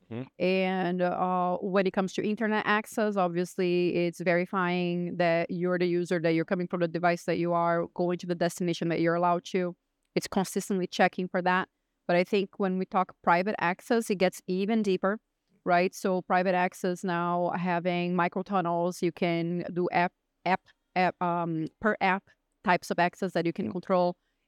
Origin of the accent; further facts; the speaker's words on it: Brazil; first language Portuguese; English is a second language; You know, I am from Brazil. Portuguese is my native language. By the time I was 14, I could speak English and Spanish fluently already.